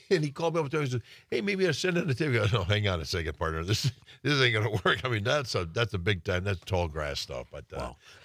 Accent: Clintonville, Wisconsin, United States; Jim, I grew up in Clintonville. So Green Bay was a big city. Still is to me. I'm still that hay shaker.

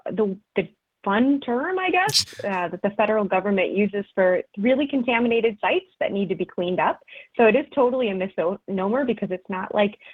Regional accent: Michigan, United States; forgive me, I'm from Michigan.

